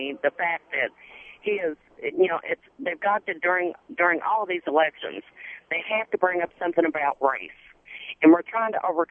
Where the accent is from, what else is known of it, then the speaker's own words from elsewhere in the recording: Louisville, Kentucky, United States; I'm from Louisville, Kentucky. And we have overcome so many obstacles when it has come to racism in this state.